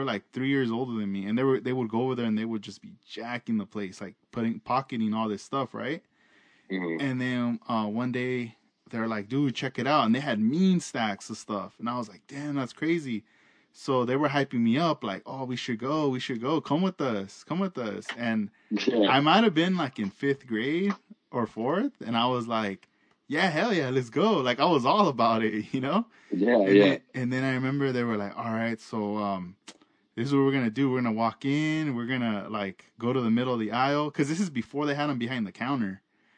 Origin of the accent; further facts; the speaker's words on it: Oxnard, California, United States; Because when I grew up in Oxnard, I grew up in a town, a neighborhood called Lemonwood. That's where I grew up.